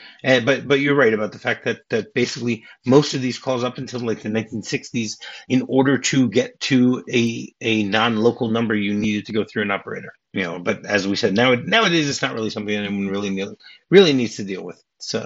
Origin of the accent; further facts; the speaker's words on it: Detroit, Michigan, United States; when I was growing up, I grew up in Detroit, and I had a good friend from school that lived in Windsor, which is in Ontario, right across the border.